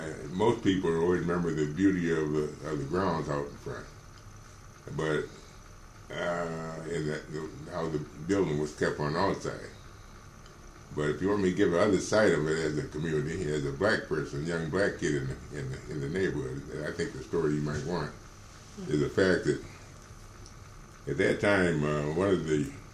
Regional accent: Lansing, Michigan, United States; I was born and raised here in Lansing, Michigan.

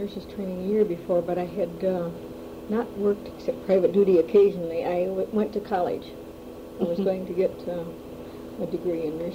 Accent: South Dakota, United States; also born or lived in Iowa; But I grew up in South Dakota.

